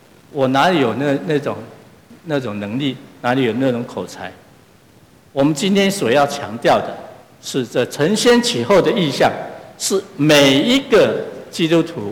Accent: Taiwan; 我是从台湾来的，我们这小时候都会唱反攻大陆歌

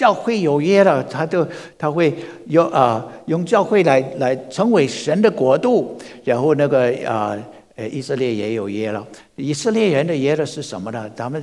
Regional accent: United States; 你跟我们美国人来说我是基督徒的

